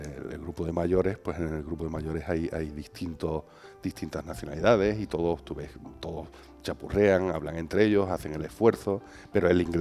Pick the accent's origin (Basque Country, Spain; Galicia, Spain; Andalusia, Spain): Andalusia, Spain; Nosotros, yo me considero andaluz, somos muy fáciles de llevar y somos muy amigables